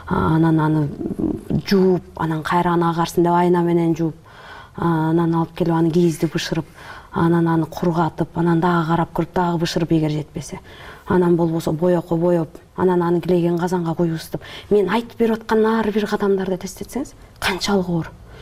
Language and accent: Kyrgyz; At-Bashy, Naryn Region, Kyrgyzstan; мен өзүм деле ат башыда чоңойгом э. Анан ат башыда шырдак жасабаган эч ким жок